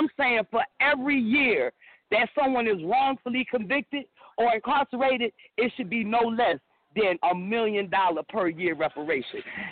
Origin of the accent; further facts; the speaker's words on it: Philadelphia, Pennsylvania, United States; now in Tampa, United States; You know I'm here in Tampa, Florida. And by the way, I'm from Free North, Philly, folks.